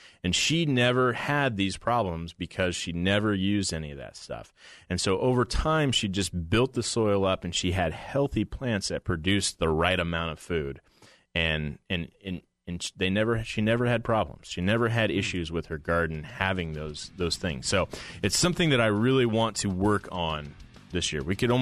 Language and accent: English; Portland, United States; when I was growing up in Portland, my grandfather cut one back all the way to the ground.